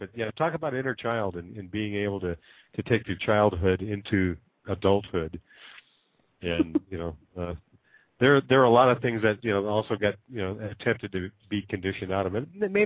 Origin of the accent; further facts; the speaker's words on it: Phoenix, Arizona, United States; I grew up in Phoenix, Arizona, and they used to have a children's show that aired daily at on the local channel there.